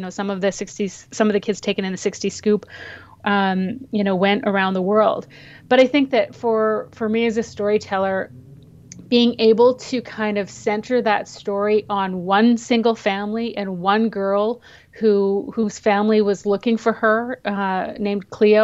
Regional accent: Saskatchewan, Canada; also born or lived in Toronto; from Saskatchewan, but I spent a lot of my time, last 20 years, living in Toronto, Ontario, Canada. I am not from the United States.

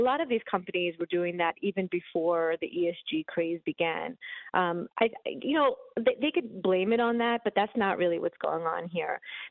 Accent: Brooklyn, New York, United States; I grew up in New York City. I grew up in Brooklyn.

